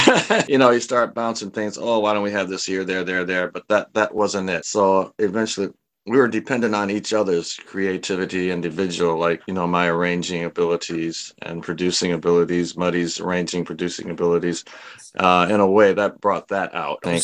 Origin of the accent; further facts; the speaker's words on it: Detroit, Michigan, United States; I'm from Detroit, so and you got everything there from soul music to punk.